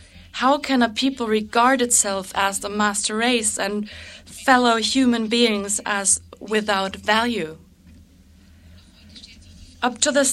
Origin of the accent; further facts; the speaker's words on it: Wisniewa, Grodno Region, Belarus; in the synagogue in my hometown of Wisniewa in Belarus.